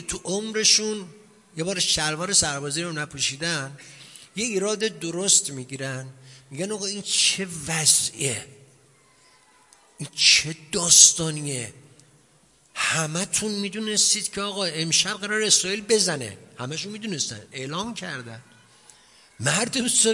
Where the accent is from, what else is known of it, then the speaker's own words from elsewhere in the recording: Iran; عراقی ما ایرانیم